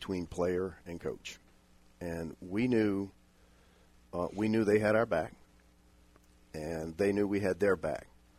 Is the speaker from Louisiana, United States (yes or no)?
yes; Abbeville, Louisiana, United States; I mean, come on, Glenn. I'm from Abbeville, man. I mean, I had never been farther than Rutherford Beach, and you got me in Las Vegas.